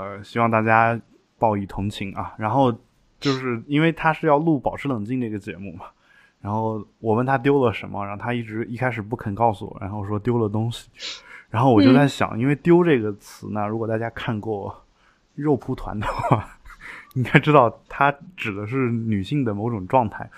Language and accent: Chinese; Shaanxi, China; 像我从小生长大的这个我们家乡的那边。比较经常唱的一些陕北民歌